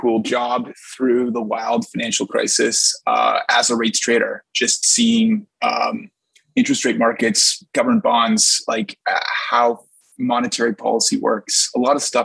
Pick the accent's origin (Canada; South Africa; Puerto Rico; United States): Canada; Edmonton, Alberta; born there; Parents in Toronto and Vancouver, one each. And I was born in Edmonton in the middle.